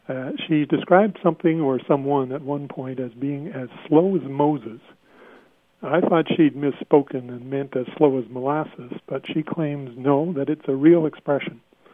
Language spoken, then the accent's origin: English; Canada; Yes, we're both not from Kingston, but from Canada